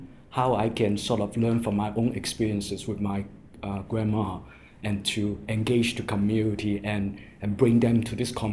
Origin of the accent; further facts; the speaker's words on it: Hong Kong; And I grew up in Hong Kong, and my family's when I was young, they were struggling.